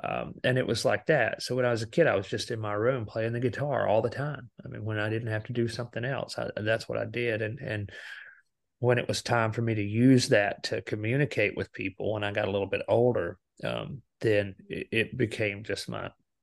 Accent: Alabama, United States; No, growing up in Alabama, that was not something that I knew anything about, you know.

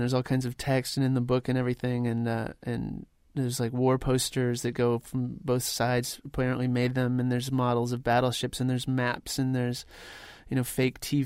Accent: Los Angeles, California, United States; And I'd say, I'm from L.A.

